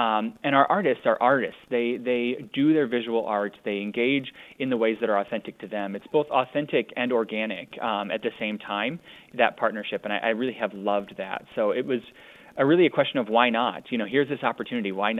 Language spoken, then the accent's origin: English; Iowa, United States; I'm from Iowa. I did my schooling in the South, and I was kind of an Iowa booster when I was there, and I was glad to come home.